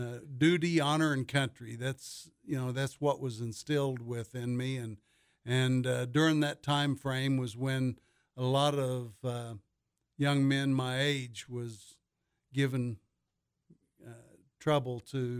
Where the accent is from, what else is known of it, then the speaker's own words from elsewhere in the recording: Springfield, Missouri, United States; Lived in Springfield, Missouri since I was five